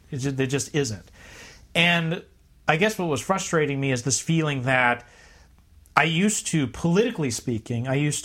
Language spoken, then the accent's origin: English; United States; So this, as an American, I was like, no, electing this person is not going to fix everything.